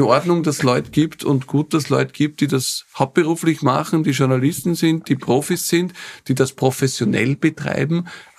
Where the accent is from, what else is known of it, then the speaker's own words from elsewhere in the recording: Austria; Also ich bin ein Österreicher durch und durch, ja. Ich bin da aufgewachsen, ich bin da verwurzelt, ich bin ein Patriot.